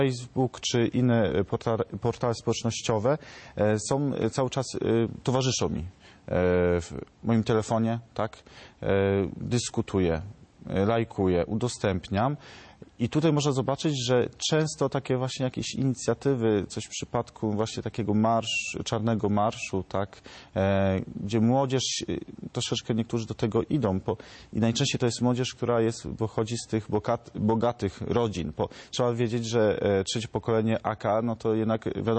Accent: Legionowo, Masovian Voivodeship, Poland; no ja jestem z Legionowa, tak.

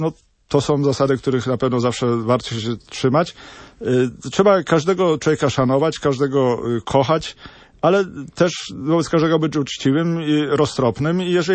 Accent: Kraków, Lesser Poland, Poland; No, ja jestem z Krakowa, już tam nie zdążę z Torunia

